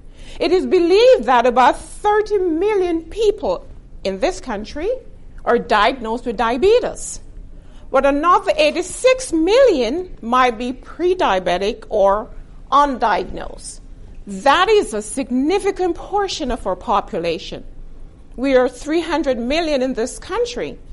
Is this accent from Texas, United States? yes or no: yes; Texas, United States; I am from Texas. Do you know where Texas is?